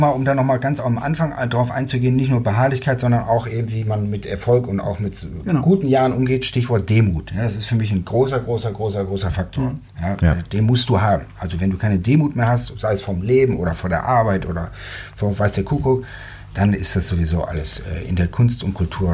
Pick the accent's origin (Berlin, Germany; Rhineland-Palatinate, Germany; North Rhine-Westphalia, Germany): North Rhine-Westphalia, Germany; Herne; Nee, die Eltern kommen aus Bremen. Ich bin aber tatsächlich ein Ruhrgebietskind sozusagen. Ja. Und da bin ich geboren und dann bin ich in Herne groß geworden, in einem schönen Waldhaus.